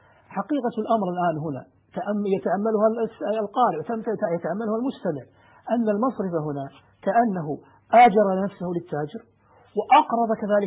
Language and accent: Arabic; Kuwait; عندنا في الكويت